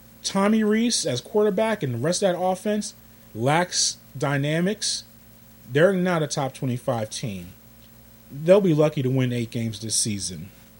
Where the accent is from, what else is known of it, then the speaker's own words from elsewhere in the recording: New York, United States; also born or lived in Georgia; being a guy growing up in New York, living in Georgia